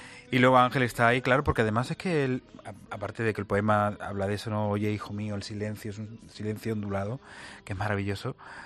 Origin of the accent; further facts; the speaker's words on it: Catalonia, Spain; Quiero mucho a mi tierra, que me ha aportado grandes momentos a través también de la poesía de los poetas de mi tierra, a través de los castellers